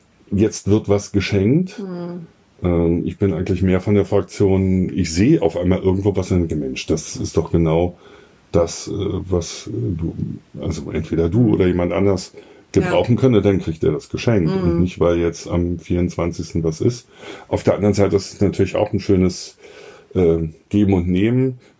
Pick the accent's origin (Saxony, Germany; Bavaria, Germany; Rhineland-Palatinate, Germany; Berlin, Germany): Berlin, Germany; Das kenne ich ja als Berliner nicht so.